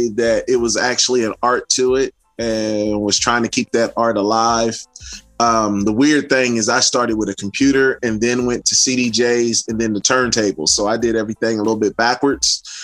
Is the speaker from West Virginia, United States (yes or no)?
yes; Morgantown, West Virginia, United States; What's good? … I'm from Morgantown, West Virginia.